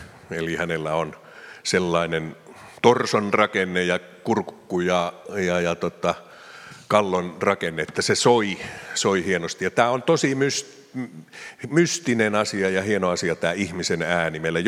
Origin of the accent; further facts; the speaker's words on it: Eastern Finland, Finland; mä olen Itä-Suomesta maalta kotoisin.